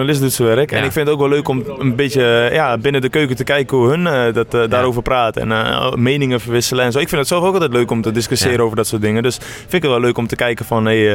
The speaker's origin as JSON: {"language": "Dutch", "town": "Purmerend", "region": "North Holland", "country": "Netherlands", "tie": "born or raised there", "said": "is vlakbij waar ik ben opgegroeid, ja. Purmerend."}